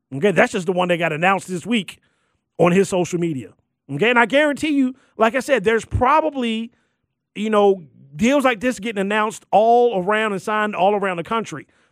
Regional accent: Baltimore, Maryland, United States; except for one team I know of, the team from my hometown in Baltimore, St. Francis Academy.

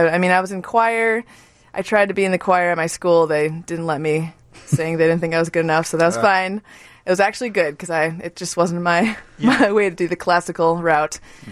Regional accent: Taiwan; I'm from Taiwan. I grew up there.

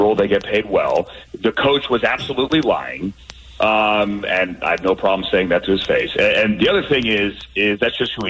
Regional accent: Washington, D.C. area, United States; So I grew up outside Washington, D.C.

